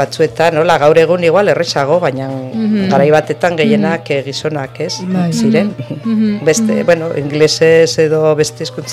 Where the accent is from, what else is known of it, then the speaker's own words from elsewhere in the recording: Pamplona, Navarre, Spain; born there; nire gurasoak etorri ziren lanera eskondu zirenean, esan nahi dut. Mm-hmm. Osea, nahiak danak Iruñan jaio ginen.